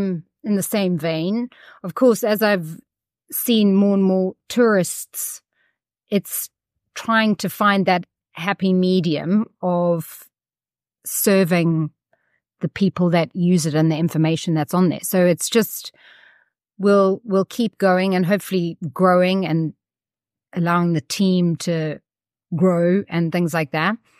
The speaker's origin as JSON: {"language": "English", "region": "Eastern Cape", "country": "South Africa", "tie": "born or raised there", "moved": "yes", "said": "So very much a South African native. Haven't lived there for a long time, though. But I grew up in the Eastern Cape. My parents are still there, and they farm, and literally in the middle of nowhere."}